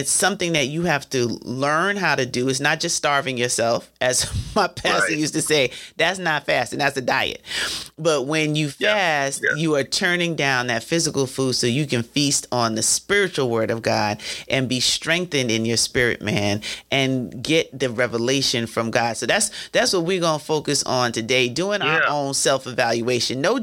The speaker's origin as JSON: {"language": "English", "country": "Jamaica", "said": "I've been going to church as a Jamaican since my eye, damn, and knee."}